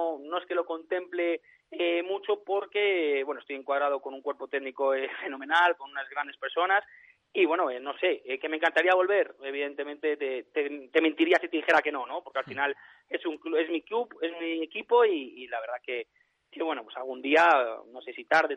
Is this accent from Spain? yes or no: yes; Valladolid, Castile and León, Spain; Realmente, yo soy de Valladolid, evidentemente, es mi equipo de toda la vida.